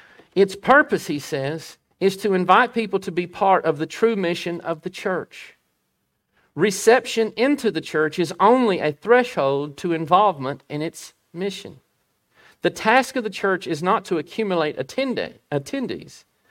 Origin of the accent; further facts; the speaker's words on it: United States; I'm very, very happy to be an American. I'm very pro-American. And I'm very patriotic about being an American.